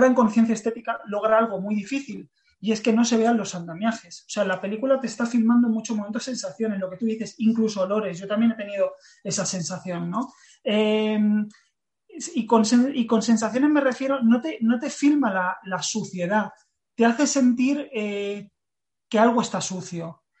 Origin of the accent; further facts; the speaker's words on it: Argentina; Yo soy argentino